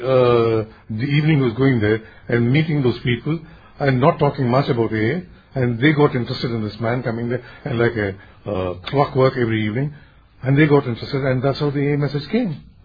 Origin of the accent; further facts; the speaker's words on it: Chennai, Tamil Nadu, India; And I want to tell you about Chennai, my hometown, where the message came.